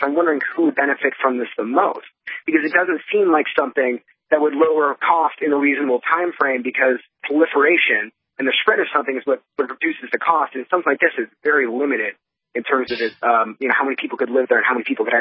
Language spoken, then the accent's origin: English; New York, United States; I mean, I'm from New York